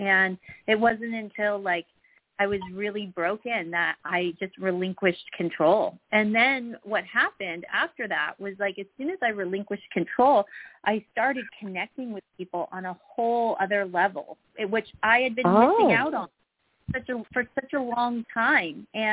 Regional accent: Florida, United States; So I live in California, and I'm originally from Florida, which is where my mom lived.

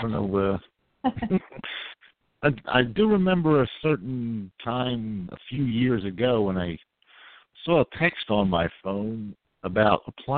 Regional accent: New Jersey, United States; I'm an Italian. I'm from New Jersey.

